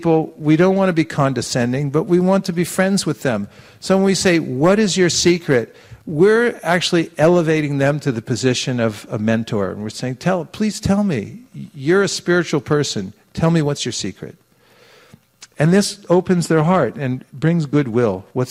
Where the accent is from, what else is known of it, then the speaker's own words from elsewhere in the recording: California, United States; I'm from California.